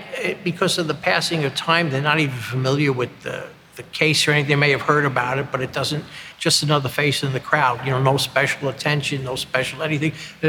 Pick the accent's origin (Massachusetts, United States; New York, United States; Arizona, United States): New York, United States; Bronx; I mean, I grew up in the Bronx.